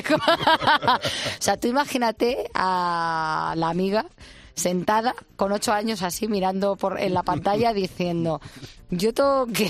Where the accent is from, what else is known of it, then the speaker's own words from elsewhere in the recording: Spain; nosotros como españoles